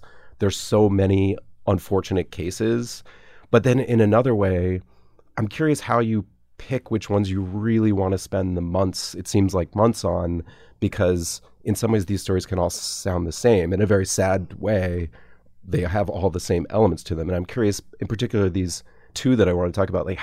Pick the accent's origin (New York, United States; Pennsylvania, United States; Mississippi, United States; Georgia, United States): Georgia, United States; Atlanta; also born or lived in Nashville; I grew up in Atlanta, and I at one point spent a lot of time in Nashville.